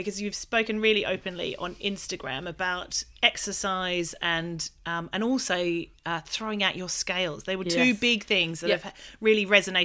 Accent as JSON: {"language": "English", "country": "Australia", "said": "well, I'm Australian"}